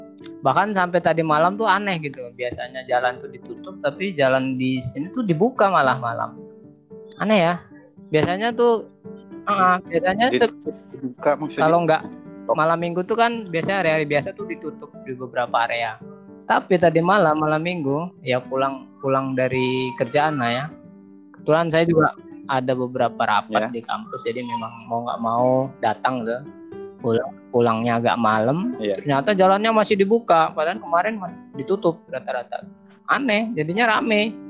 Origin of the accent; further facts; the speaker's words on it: Medan, North Sumatra, Indonesia; asal dari Medan ya.